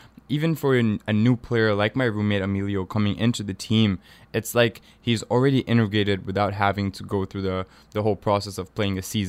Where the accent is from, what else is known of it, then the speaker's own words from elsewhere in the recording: Tanzania; also born or lived in Kenya; I grew up in Tanzania and Kenya